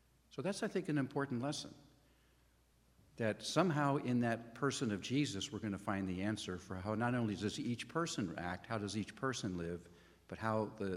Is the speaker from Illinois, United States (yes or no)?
no; Thousand Oaks, California, United States; That was my hometown. I actually grew up in Thousand Oaks. I returned and became pastor of my hometown.